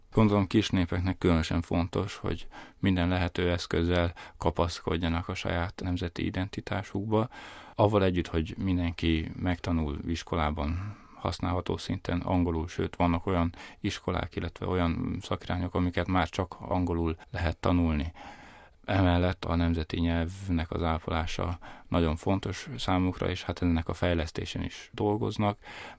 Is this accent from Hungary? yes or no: yes; Sopron, Győr-Moson-Sopron, Hungary; nagyon boldogok vagyunk, hogy sikerült szülővárosunkban mindkettőnknek elhelyezkedni.